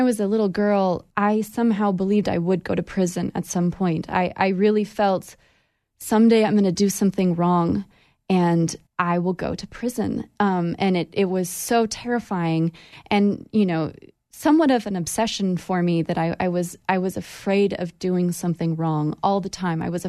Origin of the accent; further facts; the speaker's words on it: Idaho, United States; So even a thing as casual as, oh, I grew up in Idaho, we were taught that is off limits.